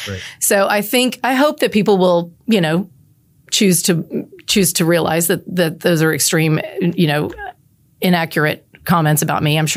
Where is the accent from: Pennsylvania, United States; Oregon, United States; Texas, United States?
Texas, United States; I was born in the Nix Hospital and came home to a house in District 121. So I know it.